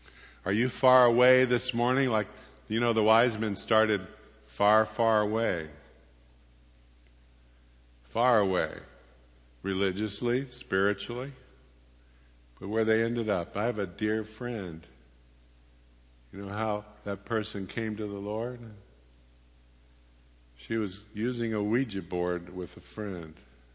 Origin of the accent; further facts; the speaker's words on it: Bluefield, West Virginia, United States; went to the candlelight communion service of the Episcopal Church in my hometown in Bluefield, West Virginia.